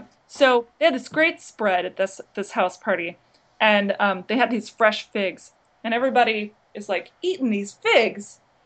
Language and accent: English; Austin, Texas, United States; and I'm from Austin, which is the home of bats.